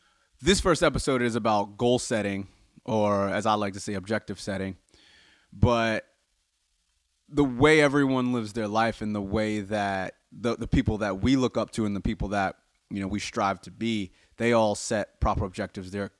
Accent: United States; He's obviously English. I'm obviously American.

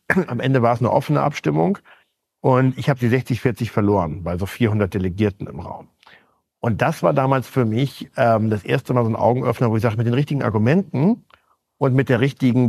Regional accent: Schleswig-Holstein, Germany; in Schleswig-Holstein in meinem Heimatland

